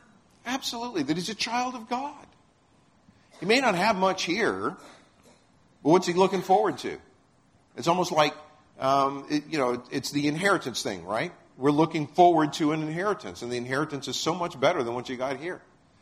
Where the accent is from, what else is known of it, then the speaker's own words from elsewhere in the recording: Texas, United States; We're from Texas. We understand this picture.